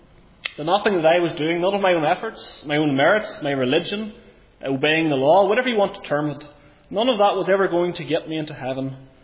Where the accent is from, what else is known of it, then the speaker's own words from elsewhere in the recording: Lurgan, Northern Ireland, United Kingdom; And you maybe can detect from the accent that I'm from County Armagh. Spent most of my life living up in Craigavon and the town of Lurgan. And perhaps you'll have known from the invitations that I wasn't brought up in a Christian home, but I actually was raised as a Roman Catholic.